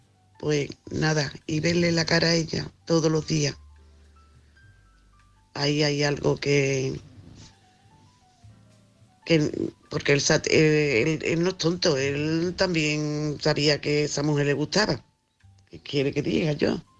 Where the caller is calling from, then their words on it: Andalusia, Spain; soy de Sevilla, un pueblo.